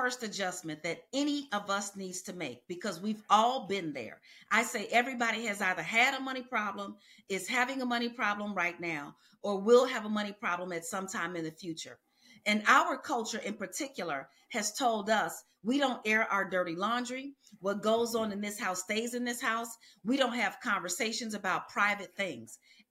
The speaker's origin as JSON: {"language": "English", "town": "Chicago", "region": "Illinois", "country": "United States", "tie": "born or raised there", "said": "I was born and raised in Chicago."}